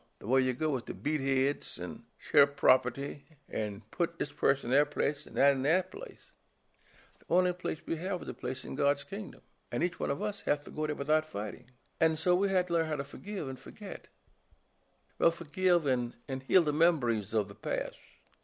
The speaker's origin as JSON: {"language": "English", "town": "Miami", "region": "Florida", "country": "United States", "tie": "born or raised there", "also_born_or_lived": "Wisconsin", "lives_now": "Orlando, United States", "said": "Well, I came from Wisconsin here. It was different. It was different. I grew up in Miami, so don't let nobody fool you. I grew up in Miami."}